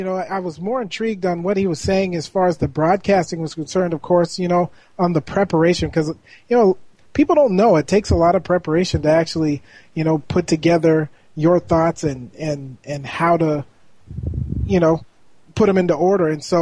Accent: Seattle, Washington, United States; But for you and me growing up in Seattle

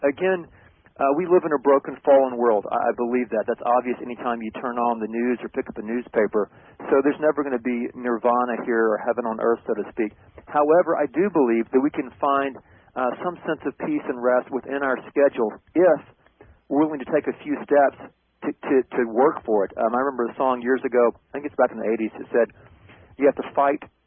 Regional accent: the Carolinas, United States; my brother and I, we grew up in the Carolinas

